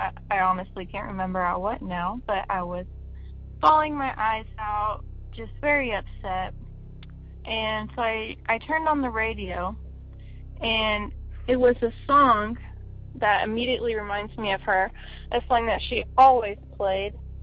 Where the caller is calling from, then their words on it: Texas, United States; I'm calling from Texas.